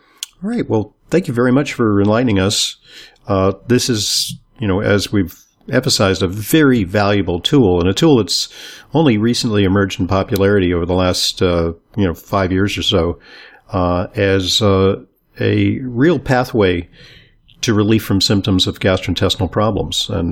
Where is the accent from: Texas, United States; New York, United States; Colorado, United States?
New York, United States; New York City; not just confined to people in my hometown of New York City.